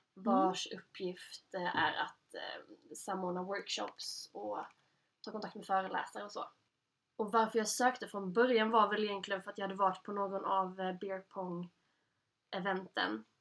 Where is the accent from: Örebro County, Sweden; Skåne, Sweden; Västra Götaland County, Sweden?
Skåne, Sweden; Helsingborg; also born or lived in Saltsjöbaden; jag är uppväxt i Saltsjöbaden. Med min familj. Och när jag var 9 så flyttade vi ner till Skåne.